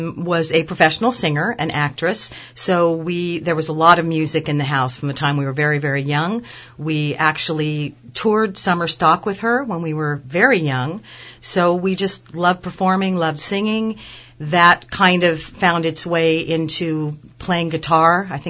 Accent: San Francisco, California, United States; Well, we are from San Francisco originally

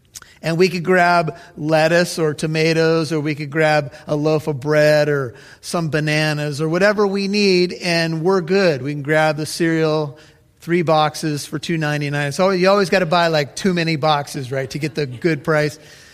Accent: United States; just because I had a MasterCard and I was an American.

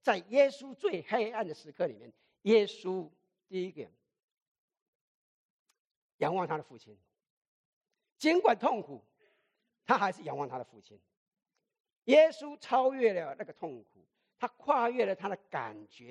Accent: Fujian, China; 我们闽南人哦，最属灵的

